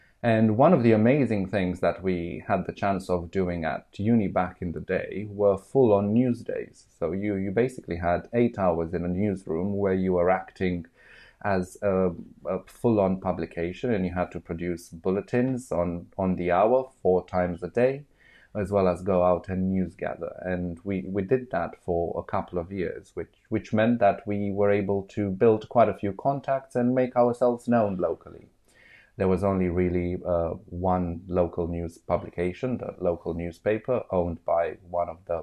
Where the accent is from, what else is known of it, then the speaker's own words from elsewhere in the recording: Bucharest, Romania; English is a second language; moved away as an adult; now in United Kingdom; I'm originally from Romania, born in Bucharest, the capital city there